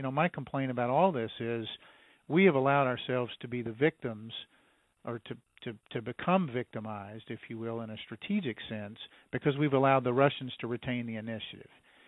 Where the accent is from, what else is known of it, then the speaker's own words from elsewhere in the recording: United States; To me, as an American and as a warfighter and as a West Point graduate